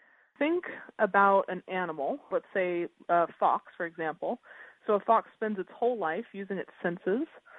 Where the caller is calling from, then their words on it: California, United States; I'm calling today from California. I run a nature program for kids out in the San Francisco Bay Area.